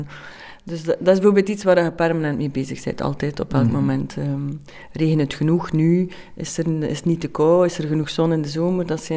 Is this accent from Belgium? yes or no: yes; Belgium; Dus als je begint als Belgische vrouw in een wijnkasteel